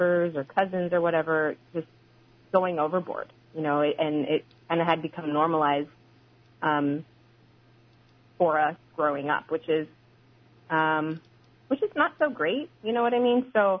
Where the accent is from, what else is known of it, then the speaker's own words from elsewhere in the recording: Utqiagvik, Alaska, United States; So Janae is also from my hometown, Utqiagvik. We kind of grew up a little bit together.